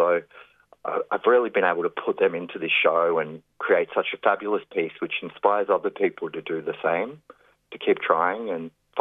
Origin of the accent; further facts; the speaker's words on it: Byron Bay, New South Wales, Australia; Tough childhood, growing up in Byron Bay with parents that had the typical dysfunction, maybe a bit more dysfunctional than normal